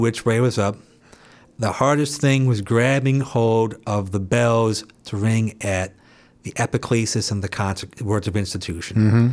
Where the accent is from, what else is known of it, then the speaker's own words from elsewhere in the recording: Cleveland, Ohio, United States; I grew up in West Park in Cleveland.